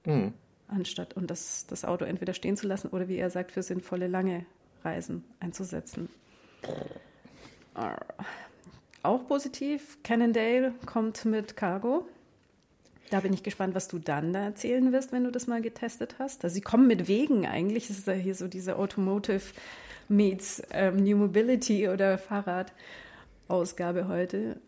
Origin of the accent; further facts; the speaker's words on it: Munich, Bavaria, Germany; in meiner Heimatstadt in München